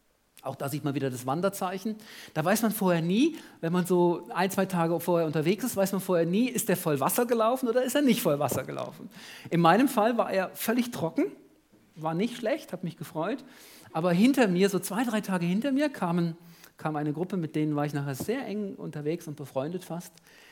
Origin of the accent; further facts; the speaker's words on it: Germany; now in Switzerland; Ich habe mich manchmal nicht getraut, mich als Deutscher auszugeben. Bin auch schon über 20 Jahre in der Schweiz. Dann darf man sagen, ich komme aus der Schweiz, oder?